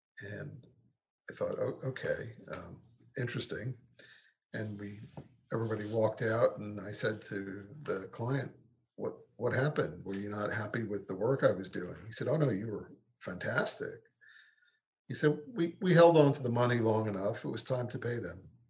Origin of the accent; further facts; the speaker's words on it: New York City, New York, United States; I grew up in New York. I'm a Jewish kid from Brooklyn.